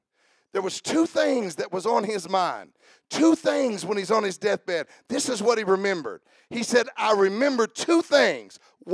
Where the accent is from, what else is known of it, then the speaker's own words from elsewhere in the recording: United States; born there; I really am glad that I was born in America.